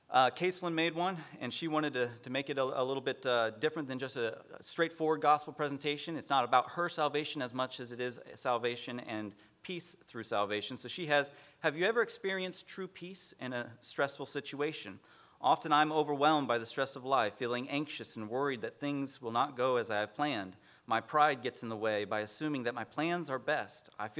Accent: Bible Belt, United States; Growing up in the Bible Belt, anybody you come across who goes to church maybe semi-regularly as a kid, they can relate to that story.

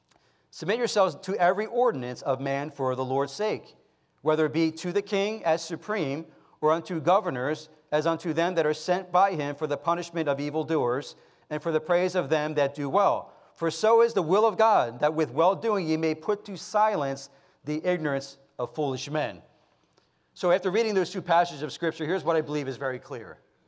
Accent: United States; When I, as an American, went to Honduras 15 years ago as a foreign missionary

